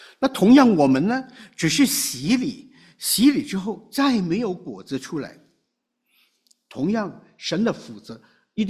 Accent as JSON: {"language": "Chinese", "country": "China", "said": "那这个要悔改呢，对于我们从中国来的呢，那就很合适的，很重要的提醒。"}